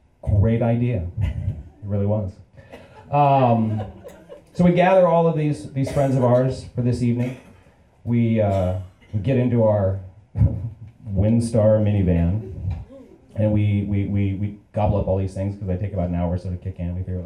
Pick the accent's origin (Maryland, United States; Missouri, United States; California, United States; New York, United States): California, United States; I grew up in California, went to the University of Pacific, and basically I kind of smoked my way through college.